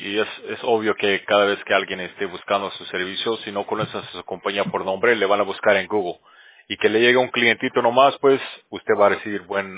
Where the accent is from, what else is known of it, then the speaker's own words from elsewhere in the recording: Bolivia; accent: Bolivian; now in United States; O ya se me perdió, creo, mi acento boliviano.